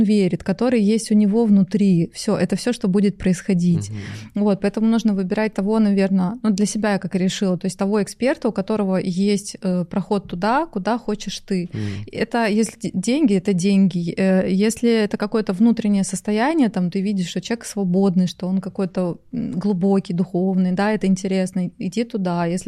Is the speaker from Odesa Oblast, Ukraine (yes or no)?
yes; Odesa, Odesa Oblast, Ukraine; now in Moscow, Russia; Но вообще я родилась в Одессе.